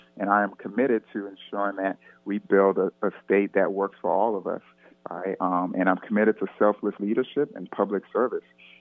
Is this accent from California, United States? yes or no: no; Alexandria, Virginia, United States; now in Tulsa, United States; I came from the East Coast, Alexandria, Virginia, to Tulsa to teach.